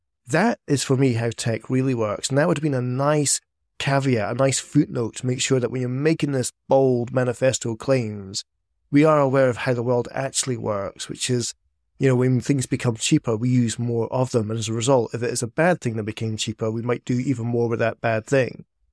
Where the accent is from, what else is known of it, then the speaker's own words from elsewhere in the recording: Scotland, United Kingdom; I'm Scottish. I don't need to be told to be pessimistic. It's in my fucking blood.